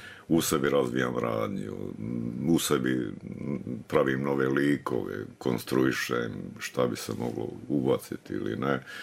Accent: Sarajevo, Federation of Bosnia and Herzegovina, Bosnia & Herzegovina; also born or lived in Potkozarje; To do neke 8. godine kad je otac konačno dobio službu u Sarajevu i kad smo preselili u Sarajevo, onda sam završio osnovnu, srednju, fakultet, postdiplomski studij, to je Sarajevo do rata. Ali da. Evo, rano djetinjstvo je Hercegovina i Potkozarje.

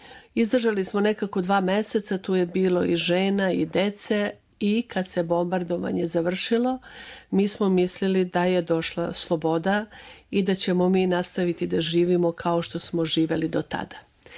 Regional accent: Lešak, Mitrovica District, Kosovo; also born or lived in Pristina; U tom severnom delu se nalazi moje mesto Lešak, gde sam ja rođena i gde sam živela i odakle sam i gde sam došla iz Prištine.

